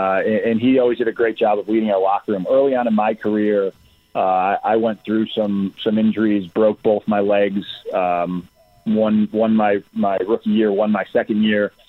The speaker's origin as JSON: {"language": "English", "town": "Akron", "region": "New York", "country": "United States", "tie": "born or raised there", "said": "So I grew up in Akron, New York, small town, you know, about 120 in your graduating class in high school."}